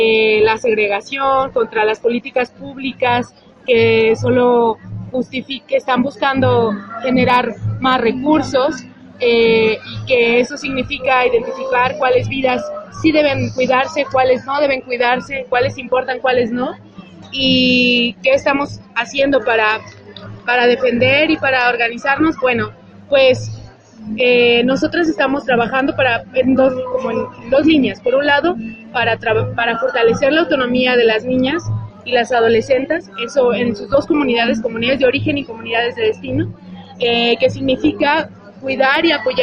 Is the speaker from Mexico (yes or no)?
yes; Mexico; soy de México, trabajo en Michoacán.